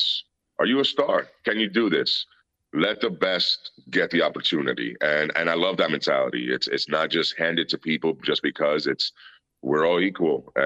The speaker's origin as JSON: {"language": "English", "country": "Puerto Rico", "tie": "born or raised there", "also_born_or_lived": "New York", "said": "I was raised in Puerto Rico initially. So in those early years, that's where I really fell in love with the business."}